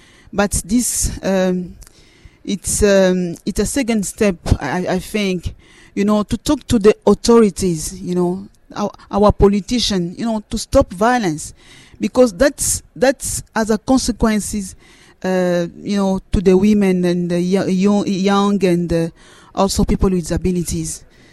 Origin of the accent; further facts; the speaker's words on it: Kinshasa, DR Congo; I'm from Congo, Congo Kinshasa. I'm Central Committee member. I represent my church from Congo